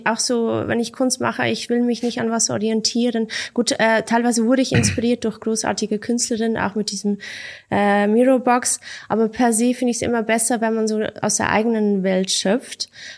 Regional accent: Lucerne, Switzerland

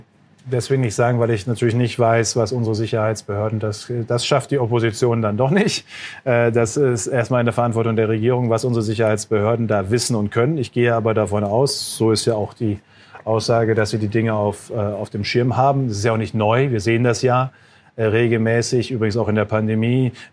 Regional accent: North Rhine-Westphalia, Germany; ich komme aus Nordrhein-Westfalen

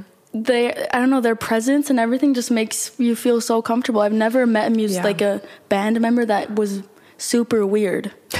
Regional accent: Berlin, Germany; even though I'm from Berlin and I'm not over there a lot, like in the US

